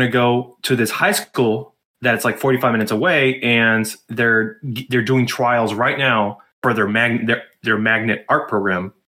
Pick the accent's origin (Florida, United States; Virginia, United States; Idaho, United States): Florida, United States; Miami Beach; also born or lived in New York; Well, I was born in New York, but I moved out when I was about four, and I lived most of my middle school, high school days in Miami, Florida. Actually, Miami Beach, Florida, to be specific.